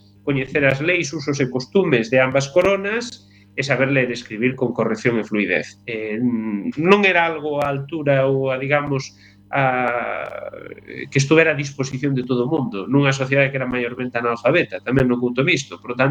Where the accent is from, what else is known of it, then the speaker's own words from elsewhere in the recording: Santiago de Rubiás, Galicia, Spain; Santiago de Rubiás, a miña aldea capital, Santiago de Rubiá, Santiago dos Mistos, que é a denominación histórica